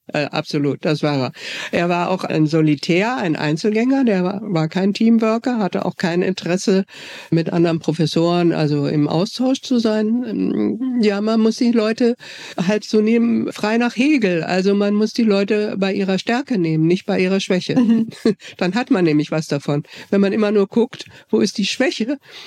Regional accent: Bavaria, Germany; ich habe angefangen in München zu studieren. Ich bin im Allgäu aufgewachsen.

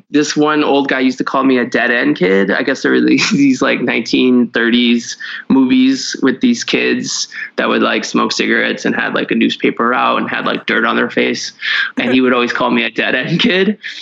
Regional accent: Cleveland, Ohio, United States; I grew up in Cleveland, Ohio. I grew up in an all black neighborhood until I was about 12 or 13.

